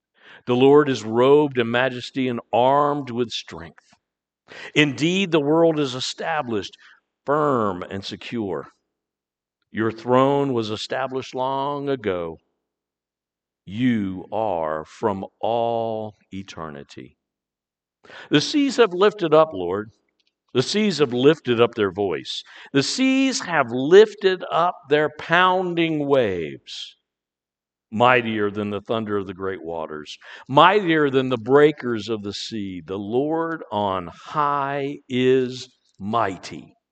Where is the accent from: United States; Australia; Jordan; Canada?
United States; Chesapeake Bay; I grew up on the Chesapeake Bay. Chesapeake Bay is not the ocean, but it's large enough